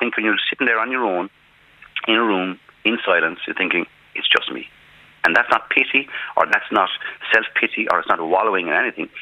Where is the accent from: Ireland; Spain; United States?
Ireland; Because us as Irish people, I don't think we have enough adjectives in our vocabulary to speak about how we feel, especially Irish men.